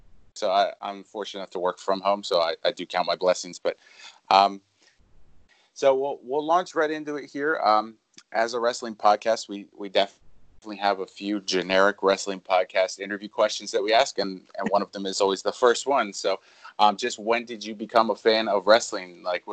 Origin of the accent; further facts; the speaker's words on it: Lancaster, Pennsylvania, United States; Myself, I'm from Lancaster, so not too far off, but that's kind of what I grew up knowing as well.